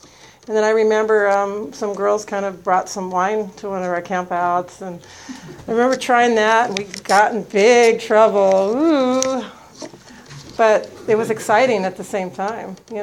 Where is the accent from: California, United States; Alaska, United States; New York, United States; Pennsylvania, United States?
California, United States; Los Angeles; born there; I was born in Los Angeles. I was adopted at birth.